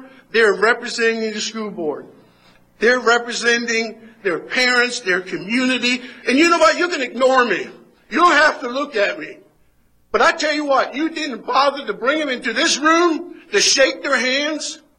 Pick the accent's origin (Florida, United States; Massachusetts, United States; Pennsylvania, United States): Florida, United States; Sorrento; I'm from Sorrento, Florida